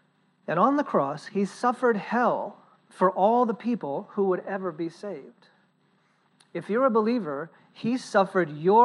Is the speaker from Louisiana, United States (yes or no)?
no; Virginia, United States; I grew up in Virginia, so we have Luray Caverns up in the mountains of Virginia.